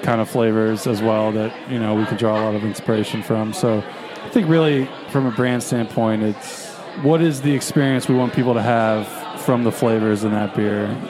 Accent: Cincinnati, Ohio, United States; I'm from Cincinnati, and so for me, they have the big Bok Fest down there.

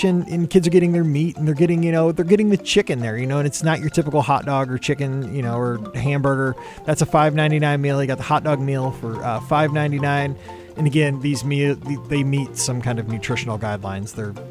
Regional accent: St. Louis, Missouri, United States; There you go. I'm from St. Louis. Don't ask me to announce all that stuff.

